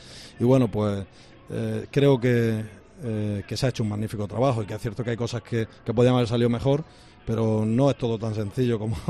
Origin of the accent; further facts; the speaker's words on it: Spain; yo como español apuesto por España, ¿no?